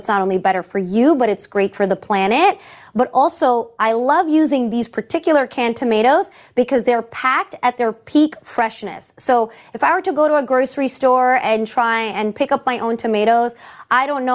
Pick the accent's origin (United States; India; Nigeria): India; Mumbai, Maharashtra; So in my household, we're Maharashtrian, we're from Mumbai and a little bit south. Our food can tend to be very spicy. We're on the coast